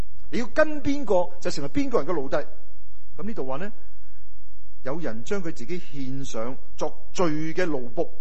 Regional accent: China; 这个对我们中国人来说应该不陌生了，中国人里面有一些叫卖妹仔

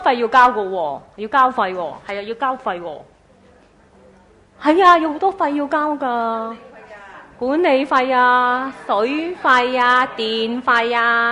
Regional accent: China; 背即系财咁解啊！我哋中国人话。

